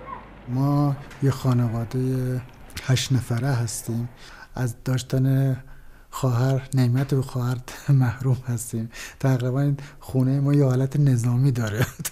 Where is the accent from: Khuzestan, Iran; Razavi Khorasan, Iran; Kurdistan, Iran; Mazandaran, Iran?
Khuzestan, Iran; Abadan; born there; متولد آبادان هستم، یعنی پدرم اون موقع جز مهاجرین به آبادان بود.